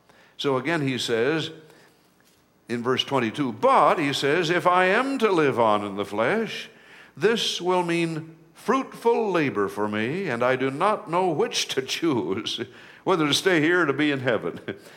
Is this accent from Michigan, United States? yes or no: yes; Michigan, United States; In my school, where I was growing up in Michigan, they allowed us to do that.